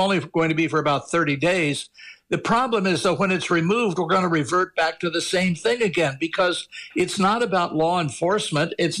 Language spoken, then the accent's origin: English; Washington, District of Columbia, United States; born there; I say we because I was born in Washington, D.C. I'm here at the moment, and I've spent most of my professional life here.